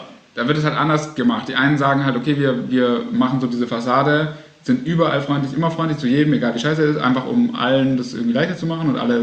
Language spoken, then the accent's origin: German; Baden-Württemberg, Germany; Ich komme nämlich aus dem Land, wo Milch und Honig fließt, aus Baden-Württemberg.